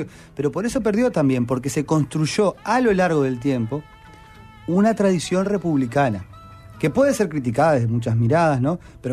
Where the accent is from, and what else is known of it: Uruguay